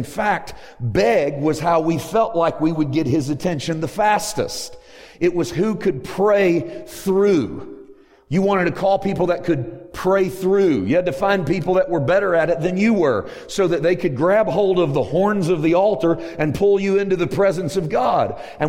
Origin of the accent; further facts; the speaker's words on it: Missouri, United States; now in Santa Clarita, United States; I know. I come from Missouri, and it was just as humid there as it is here.